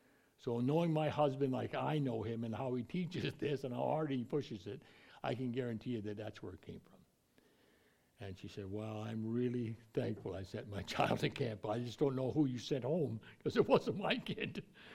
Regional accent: Scotland, United Kingdom; I won't say this right because I'm not a Greek. I'm a Scotsman.

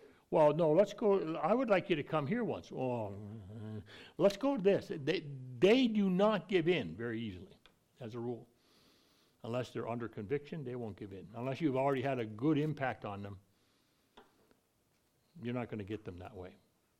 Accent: Scotland, United Kingdom; I won't say this right because I'm not a Greek. I'm a Scotsman.

